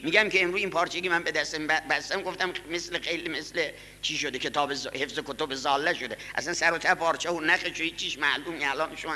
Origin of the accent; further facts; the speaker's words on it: Isfahan, Iran; من هم سپشتم آخون بوده، هم خودم اصفهانیم